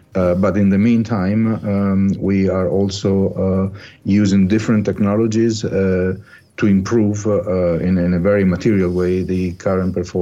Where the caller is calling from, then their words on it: Milan, Lombardy, Italy; English is a second language; I'm calling from Milan